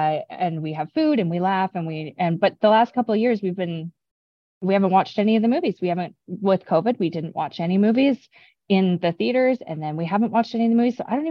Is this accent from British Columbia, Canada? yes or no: yes; Vancouver, British Columbia, Canada; Actually, I'm the one who said that I'm from Vancouver, BC, and then you told me about going up.